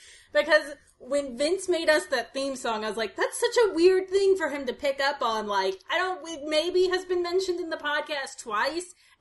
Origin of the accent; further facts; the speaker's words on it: United States; Because I'm American.